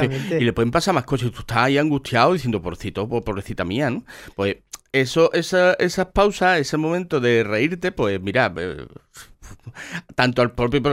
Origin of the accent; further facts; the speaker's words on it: Cádiz, Andalusia, Spain; now in El Puerto de Santa María, Spain; yo soy de Cádiz, en que llevo mucho tiempo viviendo en el puerto, el puerto ese también gaditano